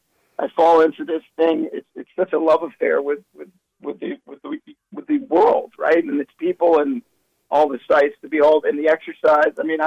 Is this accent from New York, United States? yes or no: yes; New York, United States; now in Florida, United States; here's a guy from born and raised in New York, lives in Florida.